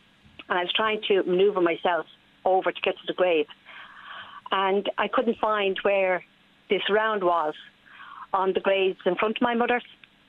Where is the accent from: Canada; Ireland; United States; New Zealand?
Ireland; Dún Laoghaire, Leinster; Yes, I was sad to say. Because you'd actually be embarrassed if you go near Jean's Grange.